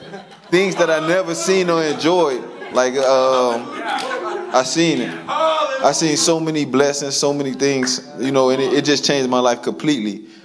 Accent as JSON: {"language": "English", "town": "Miami", "region": "Florida", "country": "United States", "said": "Well, the part of Miami I'm from, you know, the murder rate is higher than the graduation rate."}